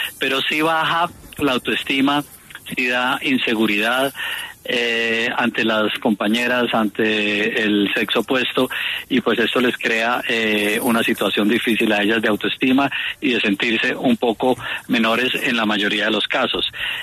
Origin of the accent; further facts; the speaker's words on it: Colombia; yo soy colombiano con apellido alemán